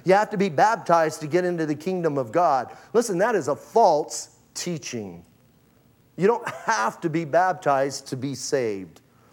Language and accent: English; Bisbee, Arizona, United States; Remember, I am originally from Bisbee.